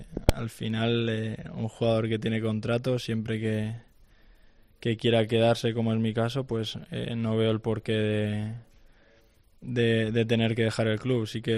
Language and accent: Spanish; Valencia, Valencian Community, Spain; yo hablo ahora por mí, soy de Valencia, soy del Valencia también, y creo que no hay mejor sitio bueno, para hacer una carrera con mi gente rodeado.